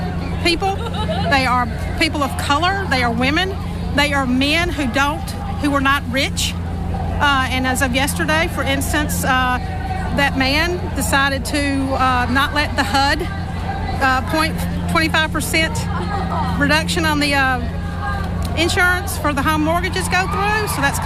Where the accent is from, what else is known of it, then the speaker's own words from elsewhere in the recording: Jackson, Mississippi, United States; I'm from Jackson, Mississippi.